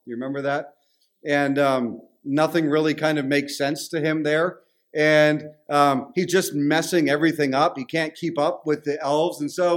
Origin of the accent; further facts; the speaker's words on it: Canada; accent: Canadian; And so they'd say, and they'd make fun of my Canadian accent. But the point was this, they could really tell very quickly that I wasn't from there because of my accent.